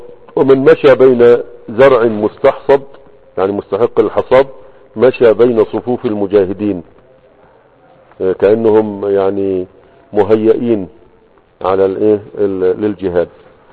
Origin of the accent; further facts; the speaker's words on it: Egypt; لكن السرادق عندنا في مصر علامة في المأتم للموت